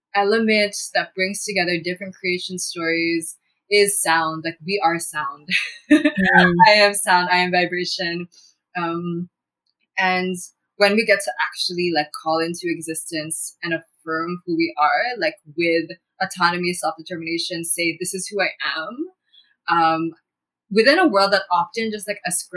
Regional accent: Toronto, Ontario, Canada; born there; I was born here in Toronto, specifically Scarborough

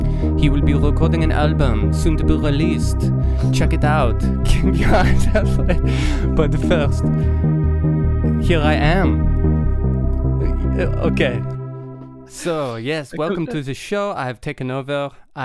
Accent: Ulster, Ireland; I'm from Donegal.

